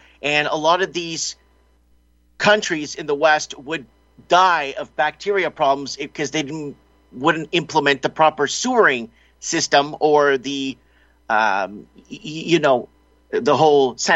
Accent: Azores, Portugal; Yes, I was. I'm from the Azores.

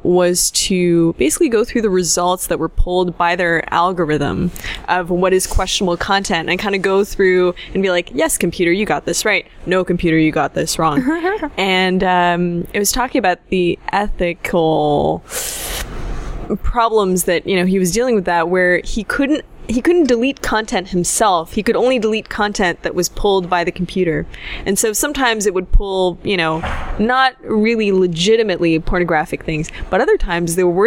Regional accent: Canada; born there; I was born in Canada, yeah.

